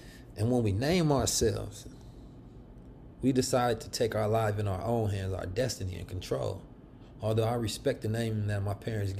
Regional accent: Oakland, California, United States; The street Muslims I grew up with in Oakland, California, they were a corrupt bunch, to be honest.

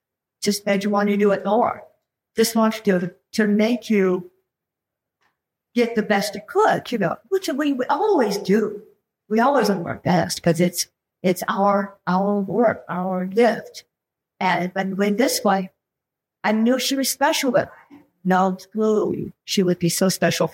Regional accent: Texas, United States; there was a show, a live show, when I was growing up in Texas.

